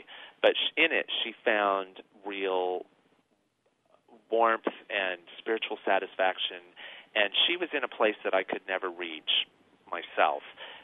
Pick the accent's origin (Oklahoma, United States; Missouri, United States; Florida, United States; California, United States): Oklahoma, United States; I grew up in Oklahoma, but we drove to New Mexico and cut down a beautiful pine tree at a Christmas tree lot where you can cut down your own tree.